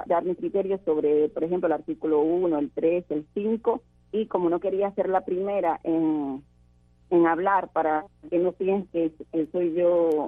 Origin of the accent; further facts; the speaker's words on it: Cuba; no somos ni menos cubanos ni más cubanos por pensar y por tener una conciencia diferente